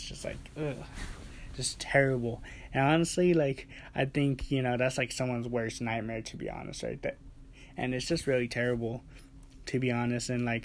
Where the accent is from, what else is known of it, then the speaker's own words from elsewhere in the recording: Albuquerque, New Mexico, United States; we're from Albuquerque, New Mexico, so of course we're just going to cover news in New Mexico and Albuquerque